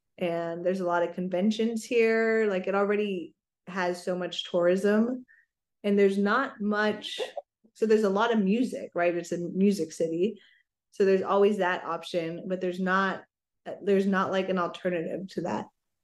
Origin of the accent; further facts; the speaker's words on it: California, United States; So I'm from the Bay Area, and I feel like in the Bay Area to do something like that is almost like inconceivable.